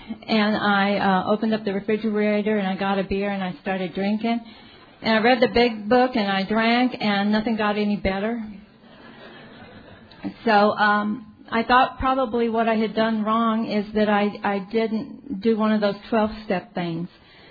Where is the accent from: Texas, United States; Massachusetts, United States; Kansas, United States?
Texas, United States; San Antonio; I'm an alcoholic. And like you said, I'm from San Antonio